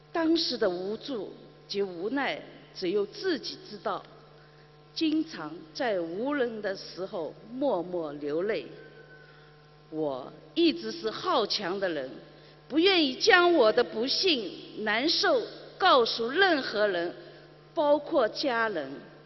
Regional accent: Shanghai, China; 我来自上海，患类风湿性关节炎20多年，在2013年9月接触到心灵法门

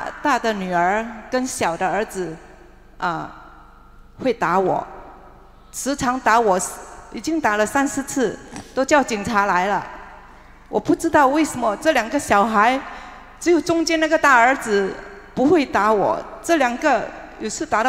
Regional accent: Singapore; 我是新加坡人。

